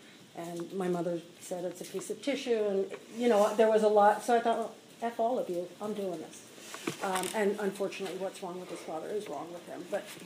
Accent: East Coast, United States; born there; But I'll go back to my background. I was born on the East Coast.

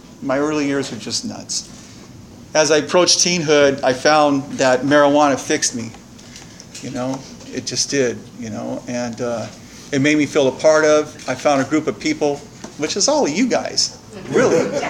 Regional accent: Santa Maria, California, United States; also born or lived in Guadalupe; I grew up here in Santa Maria. I was raised in Guadalupe for the first 8-9 years of my life.

